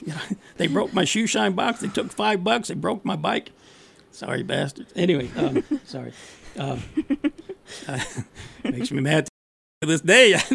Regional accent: Detroit, Michigan, United States; Yeah, and I grew up in Detroit. Well, till I was 12, I didn't really grow up there, you know.

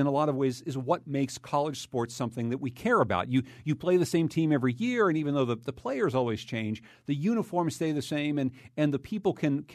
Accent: Pittsburgh, Pennsylvania, United States; it's really good for my hometown of Pittsburgh.

